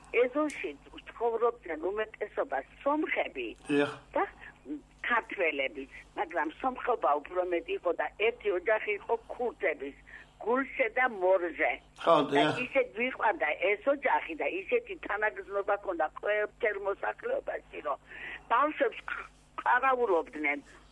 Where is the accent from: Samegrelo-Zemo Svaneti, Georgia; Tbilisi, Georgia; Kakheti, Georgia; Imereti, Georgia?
Tbilisi, Georgia; მე მინდა გავიხსენოთ ჩემი ბავშვობა თბილისში ანტონოვის ქუჩა საფტოს მოედანთან იყო პატარა სახლები.